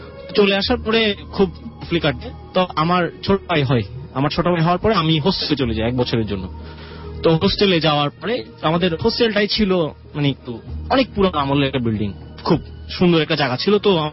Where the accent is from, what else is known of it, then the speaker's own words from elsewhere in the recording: Dhaka, Dhaka Division, Bangladesh; তো এই আমরা ঢাকাতে মিরপুরে থাকতাম, মিরপুর 14-তে আমার জন্ম।